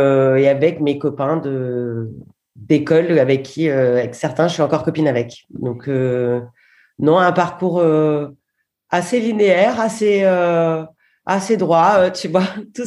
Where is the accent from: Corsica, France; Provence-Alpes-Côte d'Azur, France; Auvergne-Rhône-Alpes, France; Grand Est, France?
Provence-Alpes-Côte d'Azur, France; Marseille; moved away as an adult; also born or lived in Spain / United States; now in Paris, France; J'ai grandi à Marseille. jusqu'au bac. Ma famille est là, enfin mes parents sont encore là-bas. Et ensuite, j'ai fait des études à Paris, un peu en Espagne, beaucoup aux États-Unis